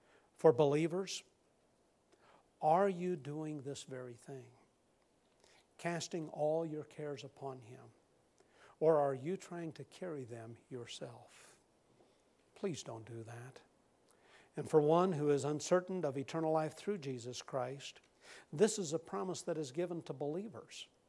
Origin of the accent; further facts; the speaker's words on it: Nebraska, United States; And we're from Nebraska originally